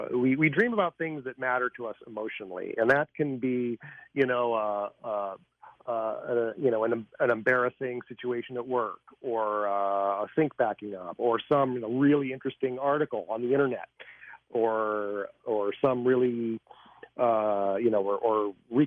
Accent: Lakewood, Colorado, United States; I was driving down a street near where I grew up in Lakewood, Colorado as a child.

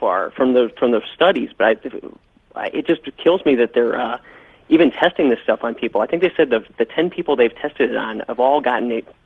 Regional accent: Cleveland, Ohio, United States; I'm from the Cleveland, Ohio area.

